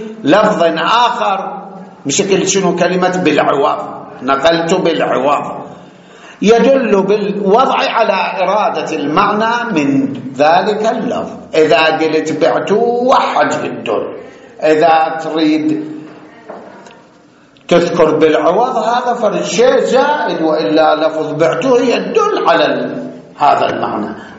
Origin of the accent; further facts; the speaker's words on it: Iraq; احنا عندنا بالعراق